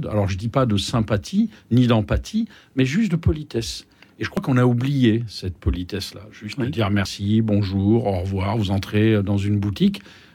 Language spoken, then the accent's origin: French; Paris, Île-de-France, France; Et en tant que Parisien, je suis pas habitué.